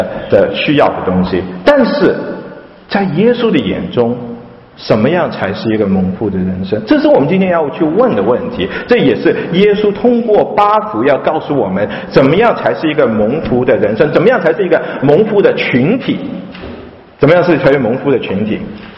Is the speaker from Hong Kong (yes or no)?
yes; Hong Kong; 那我在香港长大